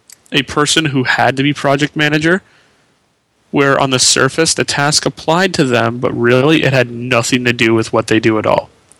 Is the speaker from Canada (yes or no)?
yes; Canada; I'm from Canada. I'm very left-wing.